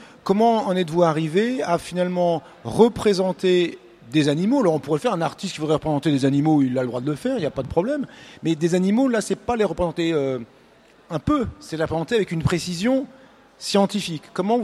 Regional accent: Occitanie, France; Moi je connais bien Rodez, je suis de l'Aveyron.

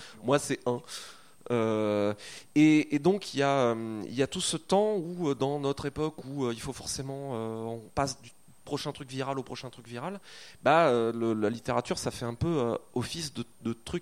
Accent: France; J'écris de l'imaginaire et je suis français.

